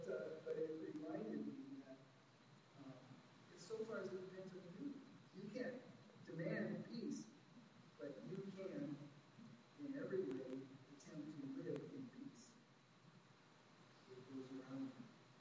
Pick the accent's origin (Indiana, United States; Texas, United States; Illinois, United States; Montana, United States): Indiana, United States; when I was a wee lad, growing up in Indiana, and one of my brothers mistreated me.